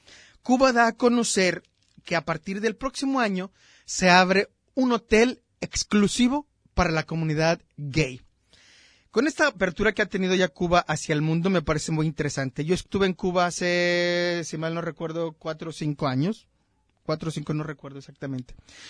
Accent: Mexico

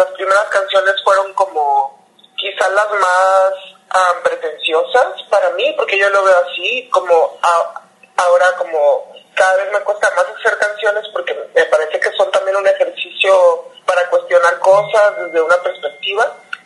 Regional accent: Culiacán, Sinaloa, Mexico; now in Guadalajara, Mexico; yo soy de Culiacán, Uh-huh. Ahora vivo en Guadalajara hace un ratote

